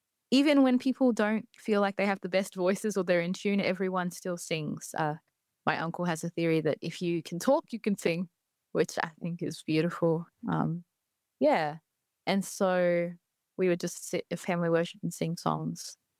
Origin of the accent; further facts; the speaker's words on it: Alice Springs, Northern Territory, Australia; I come from Central Australia in a small town called Alice Springs in the Northern Territory.